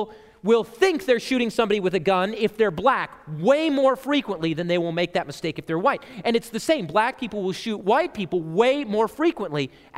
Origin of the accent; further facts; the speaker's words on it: South Dakota, United States; I was 16 years old. I was driving in my car. I grew up in South Dakota.